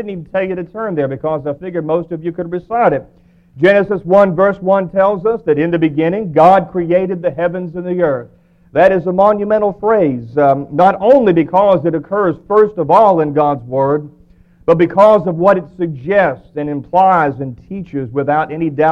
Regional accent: Ohio Valley, United States; It has been good to be back in the Ohio Valley once again, back in my hometown again

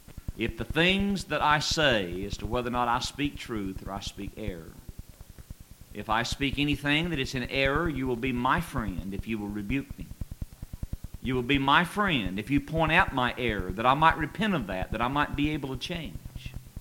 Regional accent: Bowling Green, Kentucky, United States; also born or lived in Indiana / Paris, Kentucky; I am originally from Bowling Green, Kentucky, but I moved away from there for a while, and I preached in Indiana for 6 years, and then I moved to Paris, Kentucky

